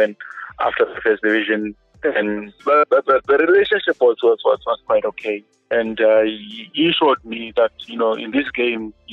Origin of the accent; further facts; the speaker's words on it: Gweru, Midlands, Zimbabwe; I grew up in Ngweru, and that's where I attended my school thing.